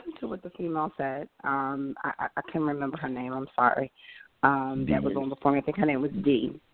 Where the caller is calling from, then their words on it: Raleigh, North Carolina, United States; Yes, this is … I'm from Raleigh.